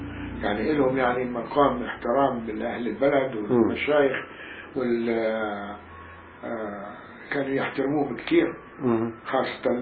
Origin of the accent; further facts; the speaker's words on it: Deir Abu Mash'al, Ramallah and al-Bireh Governorate, Palestine; moved away; يعني واصل البلد اسمه دير أبو مشعل قضاء رام الله